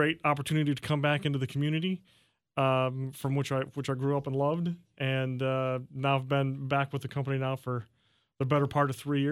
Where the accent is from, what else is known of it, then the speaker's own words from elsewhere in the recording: St. Joseph, Missouri, United States; I think Scott and I have similar beginnings, both born and raised in St. Joe.